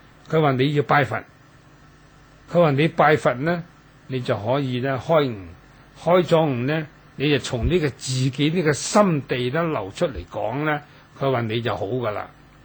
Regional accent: Dongguan, Guangdong, China; 我都可以同大家講一句，我本身係東莞人

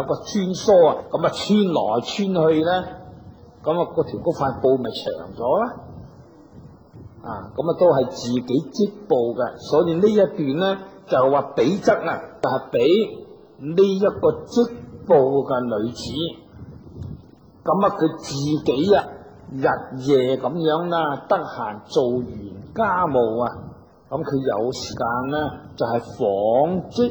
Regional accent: Hong Kong; born there; 我个乡下近到香港咧就好近嘅啫，响深圳过啲就系噶啦。咁所以我虽然咧我本人就香港出世啊

